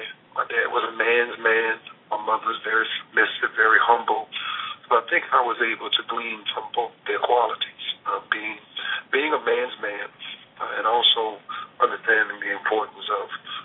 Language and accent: English; New Orleans, Louisiana, United States; also born or lived in Canton, Mississippi; Yeah, I was born there, but actually, I'm basically from New Orleans, Louisiana.